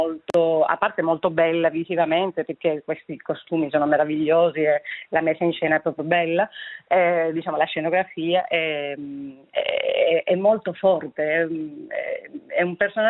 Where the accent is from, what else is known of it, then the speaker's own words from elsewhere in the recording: Las Palmas de Gran Canaria, Canary Islands, Spain; Italian is a second language; La mia città è Las Palmas de Gran Canaria, che è anche la città dove è nato